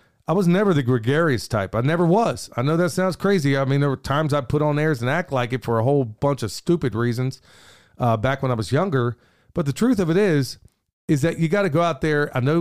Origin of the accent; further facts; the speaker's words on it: Oklahoma City, Oklahoma, United States; I was raised a city boy also. And, you know, I grew up in South Oklahoma City.